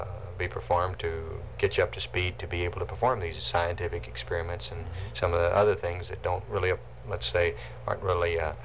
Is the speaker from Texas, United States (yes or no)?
yes; Fort Worth, Texas, United States; also born or lived in Wheeler; Yes, I was born in Wheeler, Texas. My hometown's Fort Worth, Texas, and I went to the University of Texas, so I'm fairly consistent there.